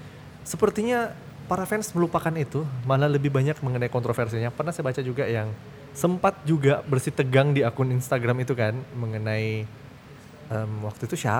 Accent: Makassar, South Sulawesi, Indonesia; Season tahun lalu betul-betul yang kayak kita sebagai orang Makassar yang bilang ini mi momennya

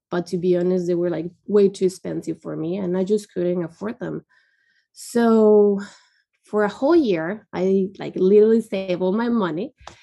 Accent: Guadalajara, Jalisco, Mexico; now in San Francisco Bay Area, United States; and I'm from Guadalajara, Mexico, but I live in the San Francisco Bay Area.

